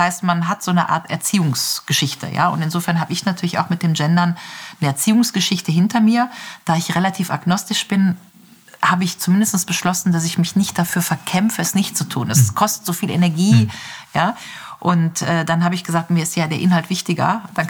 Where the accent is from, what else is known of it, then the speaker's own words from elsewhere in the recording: Grevenbroich, North Rhine-Westphalia, Germany; Also ich bin ja die ersten Jahre da in Grevenbruch, meiner Heimatstadt, jeden Tag mit dem Fahrrad gefahren.